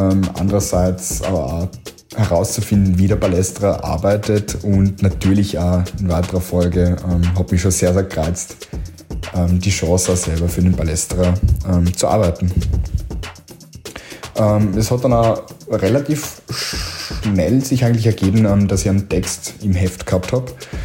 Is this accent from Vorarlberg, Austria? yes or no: yes; Vorarlberg, Austria; Und als Vorarlberger war ich dann natürlich auch beim Vorarlberg-Schwerpunkt dabei